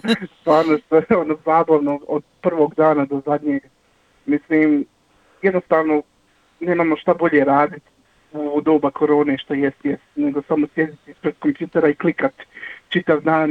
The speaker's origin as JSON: {"language": "Bosnian", "town": "Visoko", "region": "Federation of Bosnia and Herzegovina", "country": "Bosnia & Herzegovina", "also_born_or_lived": "Zenica", "said": "Ja jedini od nas trojice nisam iz Zenice, u stvari ja sam iz Visokog, mislim blizu je to, ali sam dosta svog djetinjstva proveo u Zenicu"}